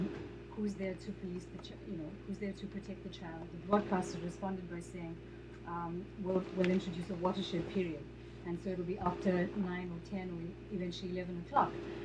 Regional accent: South Africa; I'm from South Africa

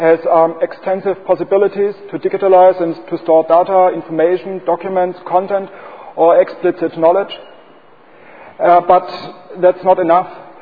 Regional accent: Switzerland; English is a second language; I'm from Switzerland, from the University of St. Gallen.

